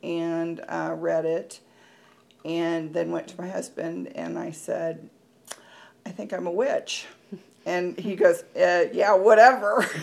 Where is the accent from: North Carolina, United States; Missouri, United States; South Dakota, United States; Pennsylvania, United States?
Missouri, United States; Kansas City; mm-hmm. and I'm from Kansas City. I was born and raised here.